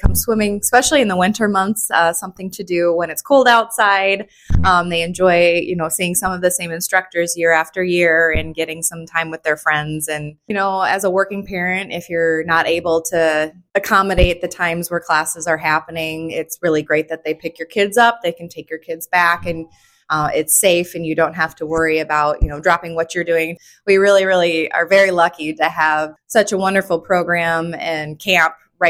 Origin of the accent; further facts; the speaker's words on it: Monticello, Iowa, United States; I'm from Monticello